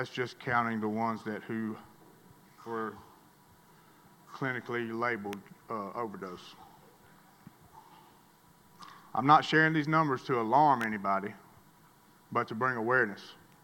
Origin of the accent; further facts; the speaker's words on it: Caledonia, Mississippi, United States; I grew up in Caledonia, Mississippi. My father is from Sullivan, Alabama.